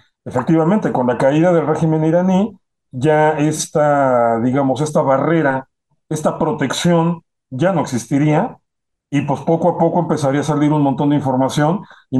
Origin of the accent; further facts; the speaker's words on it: Mexico; uno como mexicano sabe que esto no es del todo cierto